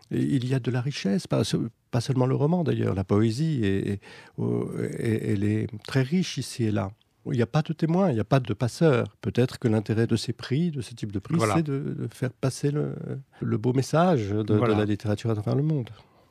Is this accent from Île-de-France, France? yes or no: yes; Paris, Île-de-France, France; moi j'ai vécu mon enfance à Ménilmontant.